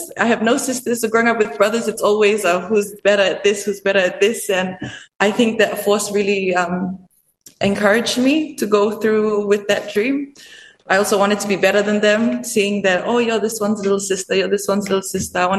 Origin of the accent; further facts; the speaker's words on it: Fiji; Growing up here, I really enjoyed it. I don't think I would want to stay anywhere else or have a childhood anywhere else. It was a good balance of modern living as well as the rural lifestyle.